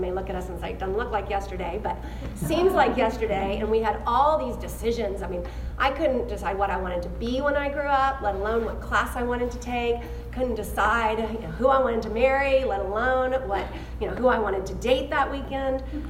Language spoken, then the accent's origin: English; the South, United States; But for me, I came from the South, a little Southerner from the Bible Belt.